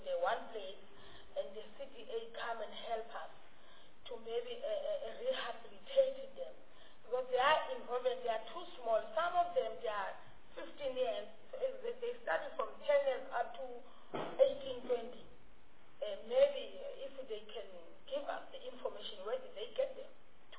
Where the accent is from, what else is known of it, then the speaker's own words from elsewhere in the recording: Gauteng, South Africa; because I came from Gauteng province